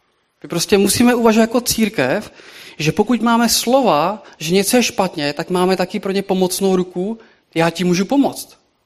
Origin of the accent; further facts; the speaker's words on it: Šluknov, Ústí nad Labem Region, Czechia; now in Varnsdorf, Czech Republic; tak mu to jako říkám, že ze Šluknova, potažmo z Varnsdorfu, teď už jsem vlastně z Varnsdorfu, jsem se přestěhoval